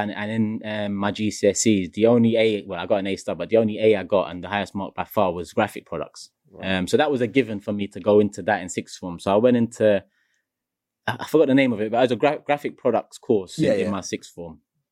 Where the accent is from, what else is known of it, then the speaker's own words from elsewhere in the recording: Wood Green, London, United Kingdom; Even though I grew up in Wood Green, when very much crime was a big thing.